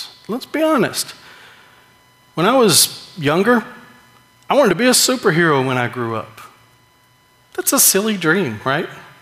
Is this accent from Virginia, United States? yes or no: no; McDonough, Georgia, United States; we went over to my hometown. My mom doesn't live there anymore. And we drove by this church that I was a youth group. I was a member of their youth group for a while. And the church kind of sits up on a hill in the middle of downtown McDonough